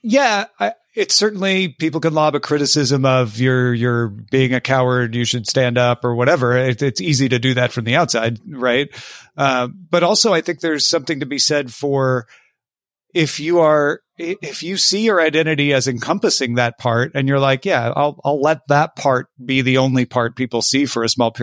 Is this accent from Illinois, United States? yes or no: yes; Illinois, United States; I'm from Southern Illinois. And as you noticed, I say Southern Illinois, not Illinois, because if you say Illinois, people assume Chicago.